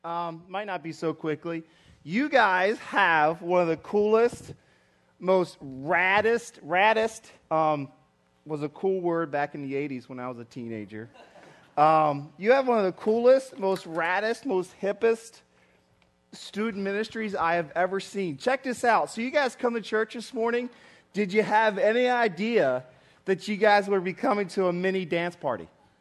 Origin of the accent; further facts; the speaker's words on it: West Virginia, United States; Plus, I'm from West Virginia, and the only dancing we really do is country line dance.